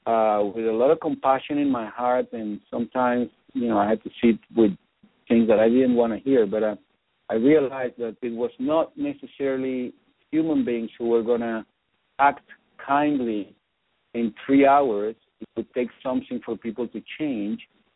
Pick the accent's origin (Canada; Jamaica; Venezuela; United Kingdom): Venezuela; moved away; also born or lived in Texas, United States; I was born in Texas, the United States, and at the age of 3 months, I was taken to Venezuela, where I grew up.